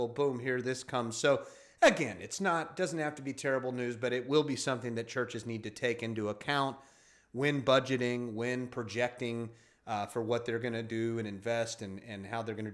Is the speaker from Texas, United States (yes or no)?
yes; Texas, United States; me, I'm a Texan. I like my meat.